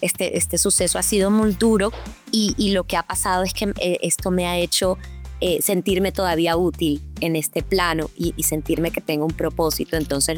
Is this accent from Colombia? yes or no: yes; Barranquilla, Atlántico, Colombia; accent: Barranquilla; Tú creo que aquí me has notado mi acento, que soy barranquillera, pero me has entendido perfectamente